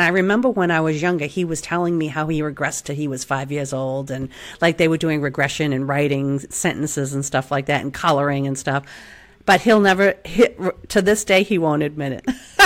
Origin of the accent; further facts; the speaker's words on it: India; I'm coming from India